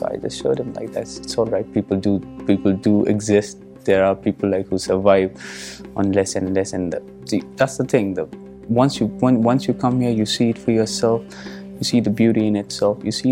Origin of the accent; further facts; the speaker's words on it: Jammu and Kashmir, India; I'm from Jammu and Kashmir, actually from the Kashmir occupied, Indian occupied side of the Kashmir. Did my studies from there as well.